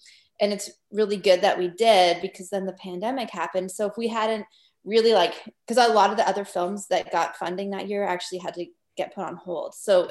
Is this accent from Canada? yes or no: yes; Canada; I'm a filmmaker from Canada.